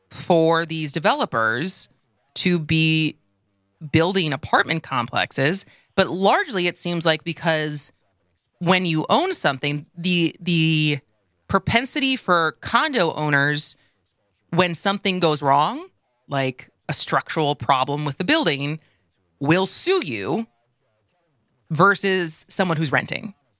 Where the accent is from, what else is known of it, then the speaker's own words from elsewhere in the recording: Nakoma, Wisconsin, United States; So we grew up in Nacoma